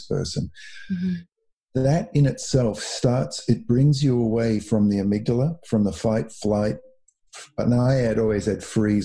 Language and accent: English; Australia; now in United States; I was, you can hear I'm not from the United States, right?